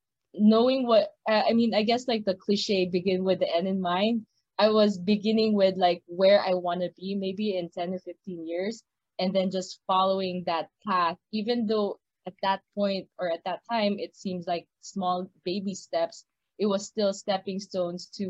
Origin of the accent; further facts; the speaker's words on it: Philippines; moved away as an adult; now in Miami, United States; I am originally from the Philippines, was born and raised. I guess my biggest defining moment was moving to the US. So I moved here when I was 21, actually 3 days after my college graduation. So my family and I packed up and moved to Miami.